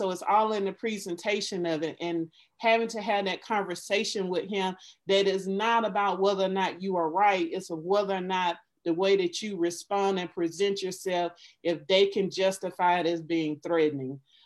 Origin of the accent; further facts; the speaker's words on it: Georgia, United States; now in Atlanta, United States; I'm from the East Coast. I live in Metro Atlanta, but I'm from South Georgia.